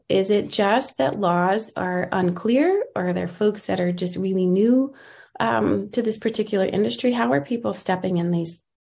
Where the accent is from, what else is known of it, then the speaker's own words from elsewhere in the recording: Texas, United States; He's also the managing partner at Sapphire Risk Advisory Group out of Texas, my hometown.